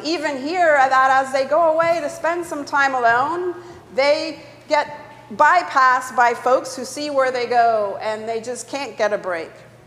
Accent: Florida, United States; I plan on spending some time with family and friends in my home state of Florida.

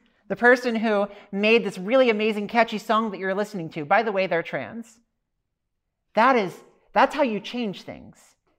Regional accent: Louisiana, United States; I am originally from Louisiana. I come from the swamps in Louisiana. And 20 years ago, as a young queer kid, it was very hard.

